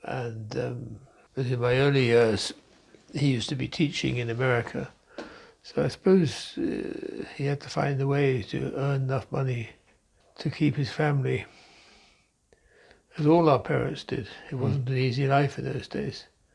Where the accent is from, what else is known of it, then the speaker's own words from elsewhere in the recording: Cambridge, East of England, United Kingdom; also born or lived in Forsyth, Scotland; I was brought up in Cambridge, where my father was then, it was after the war, presumably working in as an academic.